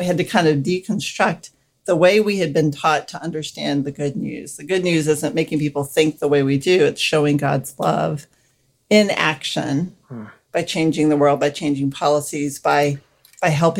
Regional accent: the South, United States; And honestly, I, growing up in the South, I had not even met a Catholic.

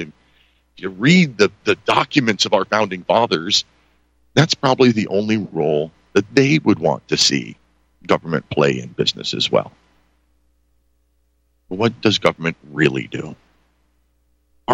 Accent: Pennsylvania, United States; I emailed just about every talk radio station here in my home state of Pennsylvania.

